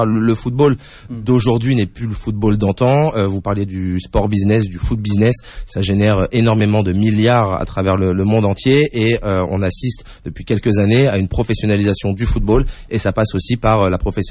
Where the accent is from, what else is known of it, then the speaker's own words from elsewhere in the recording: Maisons-Alfort, Île-de-France, France; also born or lived in Saint-Denis; j'ai grandi non loin d'ici, à Maison Alfort, donc très proche de Créteil, Maison Alfort. Je suis né à Saint-Denis, donc un environnement propice au sport